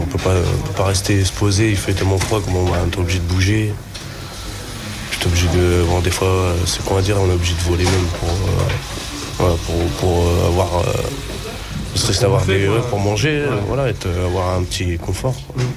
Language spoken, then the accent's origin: French; Brittany, France; Alors que je suis breton, je suis français.